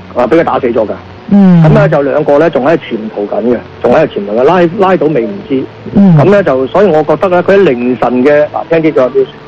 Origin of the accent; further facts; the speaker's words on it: Hong Kong; 就我哋香港人嚟咧，就已經係冇乜做噶啦